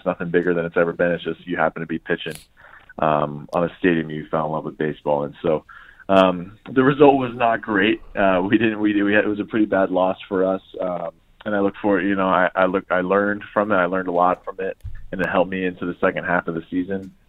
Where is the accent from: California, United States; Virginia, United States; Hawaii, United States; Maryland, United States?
California, United States; San Diego; Naturally, it was my hometown. So it was surreal. I had to really bring myself down because I knew I was just going to be emotional out there. I fell in love with the game of baseball at Qualcomm and at Petco.